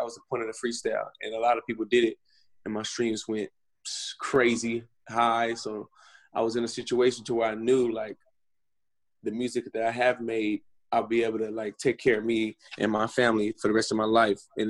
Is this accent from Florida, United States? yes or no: no; Stockton, California, United States; also born or lived in Oakland; Stockton, California. Yeah, it's my hometown. I was born in Oakland. Being raised in Stockton, we're like the countryside of California.